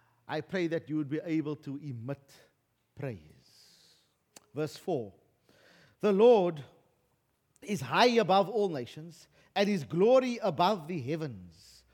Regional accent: Western Cape, South Africa; I am not a South African before I am a Christian. I'm not even a Cape Colored before I'm Christian.

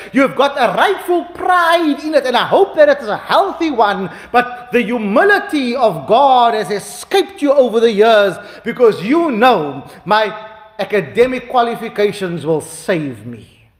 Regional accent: Cape Town, Western Cape, South Africa; They don't say what it was, but I'm from Cape Town, I'm guessing it was snook.

